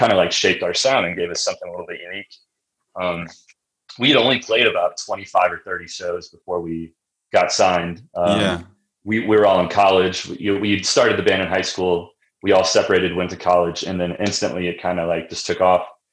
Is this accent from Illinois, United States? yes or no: yes; Illinois, United States; So I grew up in Central Illinois.